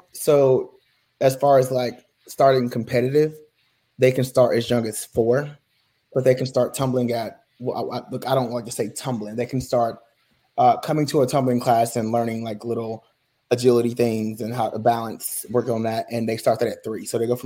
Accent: Mississippi, United States; So it's kind of a crazy story, because I was born in Mississippi, small town, population maybe 14,000.

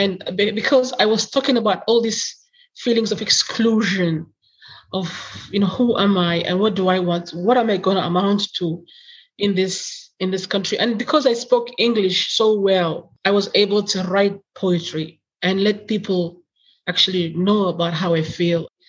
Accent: Zambia; also born or lived in Netherlands; I had a very strong, you know, Somali identity. I knew that even though I grew up in Zambia and even though I spent many years in the Netherlands and I had a Dutch citizenship

